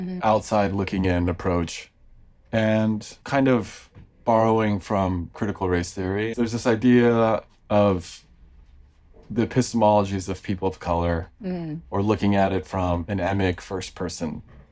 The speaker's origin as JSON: {"language": "English", "town": "Los Angeles", "region": "California", "country": "United States", "tie": "born or raised there", "said": "Yeah, I grew up in the Los Angeles area of Southern California."}